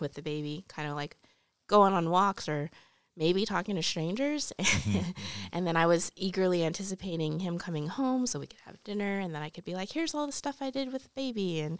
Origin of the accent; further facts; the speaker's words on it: California, United States; moved away as an adult; now in Ohio, United States; I grew up in California, lived here pretty much my whole life, and then he got into a law school in Ohio.